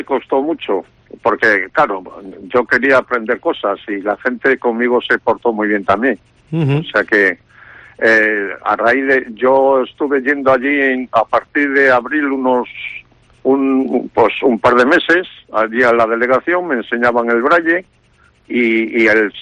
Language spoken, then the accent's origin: Spanish; Cueto, Cantabria, Spain; yo me muevo bastante bien por Santander y yo soy de Cueto y Cueto me lo andaba todo de memoria.